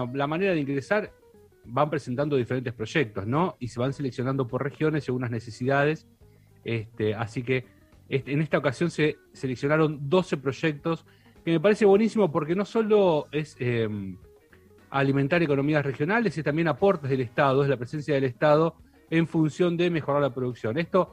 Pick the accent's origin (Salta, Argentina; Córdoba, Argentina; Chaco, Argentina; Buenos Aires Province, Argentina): Buenos Aires Province, Argentina; Bahía Blanca; No, me voy a mi terruño, a Bahía Blanca, a saludar a mi familia.